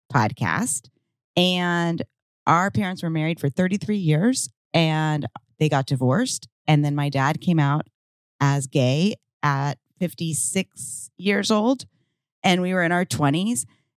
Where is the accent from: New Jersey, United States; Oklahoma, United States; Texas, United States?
Texas, United States; Dallas; We are a family from Texas, Dallas in particular.